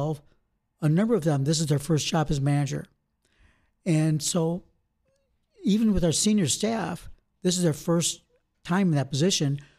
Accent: Michigan, United States; now in Wisconsin, United States; So we just said, neither one of us are really from Wisconsin. Mm-hmm. My wife grew up in Minnesota, and I grew up in Michigan.

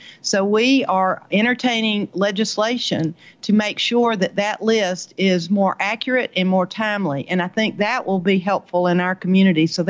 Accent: Columbus, Ohio, United States; Let me begin first by saying that I am once again so proud of my hometown, Columbus.

